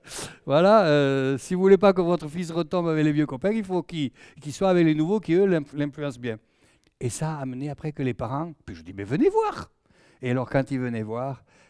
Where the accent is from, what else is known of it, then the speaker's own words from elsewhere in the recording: Southern France, France; accent: Southern French; Alors évidemment … qu'on a l'accent du Midi, ça trompe un petit peu.